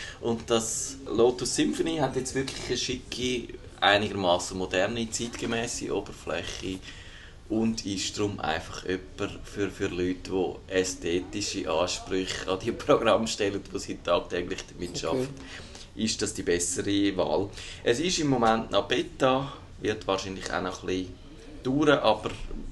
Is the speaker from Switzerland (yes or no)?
yes; Switzerland; man hat schön die Sprache von dem Linux, wo man als Schweizer so braucht